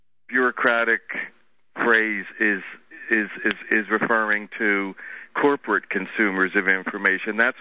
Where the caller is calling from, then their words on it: Philadelphia, Pennsylvania, United States; I'm calling from Philadelphia.